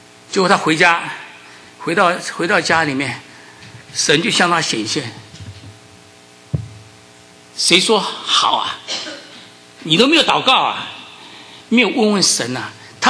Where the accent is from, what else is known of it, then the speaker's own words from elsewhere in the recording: Taiwan; now in United States; 我是在台湾长大的哈，台湾早年是非常的这个反左反共哈，所以鲁迅的东西我从来没有看过，我到美国才真正的读到鲁迅的阿 Q 正传啊。